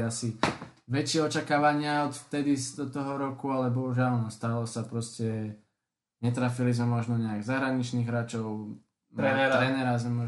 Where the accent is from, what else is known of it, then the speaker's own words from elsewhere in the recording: Spišská Nová Ves, Košice Region, Slovakia; boli sme tu chlapci zo Spišskej a z okolitých nejakých miest, dedín